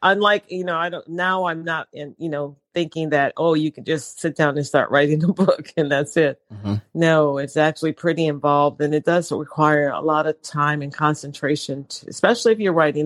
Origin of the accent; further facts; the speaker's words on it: New Orleans, Louisiana, United States; I would periodically just tell people how I grew up in New Orleans and all of that, and growing up in abject poverty and, you know, surrounded by lots of crime.